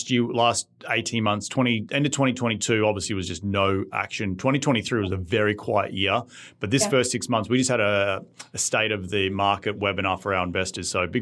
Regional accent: Australia; And I come from Australia, where I know growing up, my dad was like

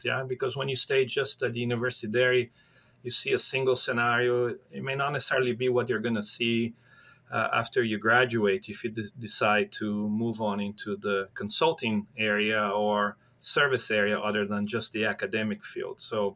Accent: São Paulo, Brazil; now in United States; So I grew up in a small town about 2 hours from the city of São Paulo.

